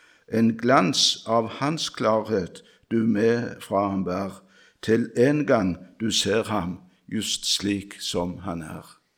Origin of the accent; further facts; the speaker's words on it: Randaberg, Rogaland, Norway; Vi sang en sang i ungdomsmusikken hjemme på Randaberg.